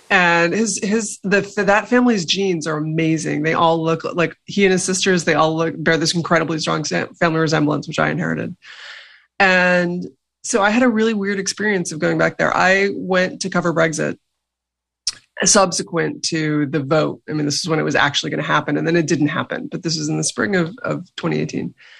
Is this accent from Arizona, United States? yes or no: no; New York, United States; I grew up in New York, where I don't look like most of the people who live there.